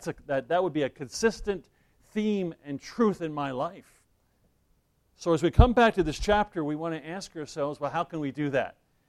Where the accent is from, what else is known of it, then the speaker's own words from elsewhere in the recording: New Jersey, United States; I grew up in New Jersey, came to faith in the Lord Jesus Christ when I was in college.